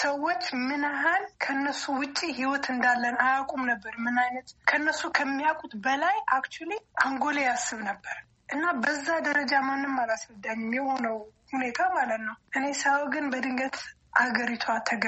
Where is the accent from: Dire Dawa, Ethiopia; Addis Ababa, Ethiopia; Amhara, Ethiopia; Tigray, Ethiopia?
Addis Ababa, Ethiopia; moved away; also born or lived in Europe / United States; ያደኩት መስፍን አረር መንገድ ላይ ከጣሊያን ትምህርት ቤት በላይ ነው። አያቶቼ ጋር እዛ ነው ያደኩት። ለውጥ በሚመጣበት ጊዜ ደርግ ሲገባ ወደ አውሮፓ ሄድኩኝ።